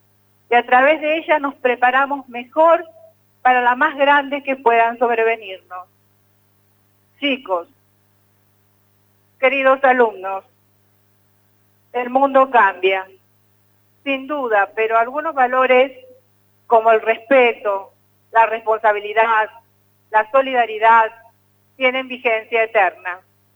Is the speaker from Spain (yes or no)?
no; Argentina; patriotismo por habernos quedado en la Argentina cuando muchos se iban